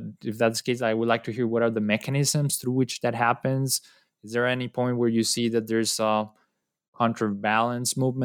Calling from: Colombia; now I'm talking from Colombia, I'm visiting my parents, I just told you.

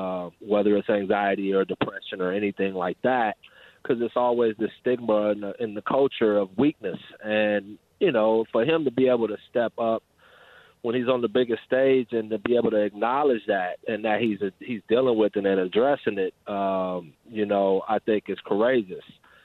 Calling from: Los Angeles, California, United States; I'm calling from Los Angeles.

